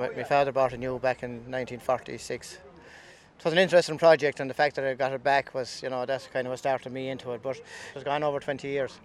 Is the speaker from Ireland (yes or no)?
yes; Thurles, Munster, Ireland; I'm from Thurles there.